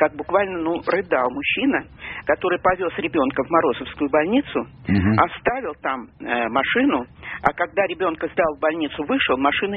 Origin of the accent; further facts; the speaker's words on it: Moscow, Russia; я москвичка.